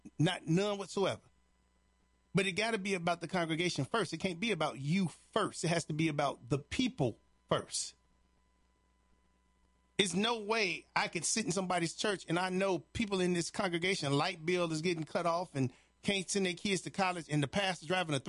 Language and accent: English; Chicago, Illinois, United States; In Chicago, where I grew up at, off of Honorary, it was a corner store on Woods. Now, where I grew up in Chicago, Chicago is one of these cities for people who haven't been in the neighborhoods.